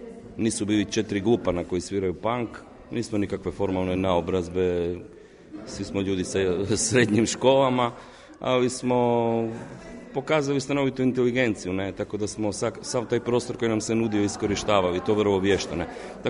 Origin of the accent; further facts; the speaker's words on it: Pula, Istria County, Croatia; Ja u svom životu, cijelom rođen sam u Puli